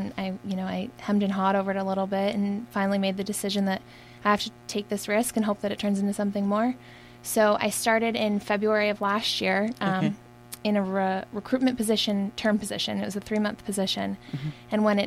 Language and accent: English; East Coast, United States; moved away as an adult; We came from the East Coast and did the ride. And about halfway through the ride, I was like, this is the best thing I've ever done in my entire life. Mm-hmm. And I signed up for the following year. When I got back home to the East Coast, I quit my job and I moved out here.